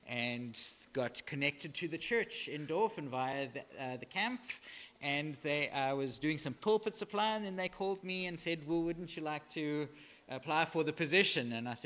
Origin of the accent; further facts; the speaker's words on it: South Africa; moved away as an adult; now in Canada; As you heard, I'm from South Africa. I've been in Canada just coming up for 18 months, so still pretty new to everything